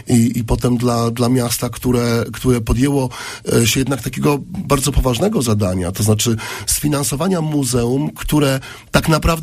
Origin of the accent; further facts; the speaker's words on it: Opole Voivodeship, Poland; że ja tu jestem i że pochodzę z Opolszczyzny